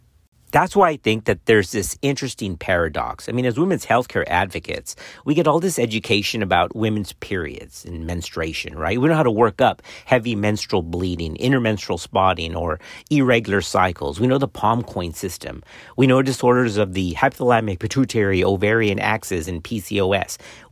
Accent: Texas, United States; I grew up in South Texas on the border of Mexico. I mean, everybody had sweat stains.

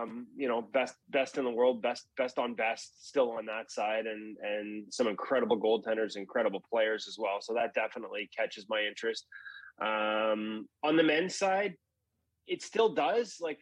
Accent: Canada; as a Canadian

